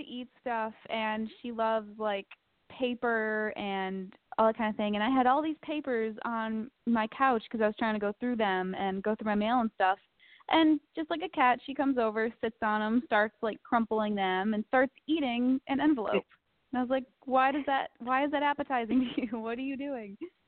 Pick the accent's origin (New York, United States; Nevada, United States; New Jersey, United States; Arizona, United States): New York, United States; I mean, when you say, oh, I'm from New York, people assume, like, the city and Long Island and stuff